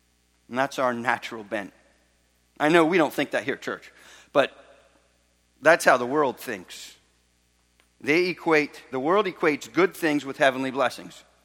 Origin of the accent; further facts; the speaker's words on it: Florida, United States; See, I grew up in Florida